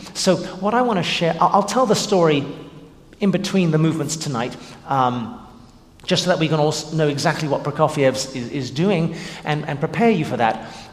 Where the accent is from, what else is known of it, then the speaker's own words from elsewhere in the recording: England, United Kingdom; now in South Bend, United States; having grown up in England, as you probably can tell from my accent, even though I currently live in South Bend, Indiana, I am a Hoosier at the moment.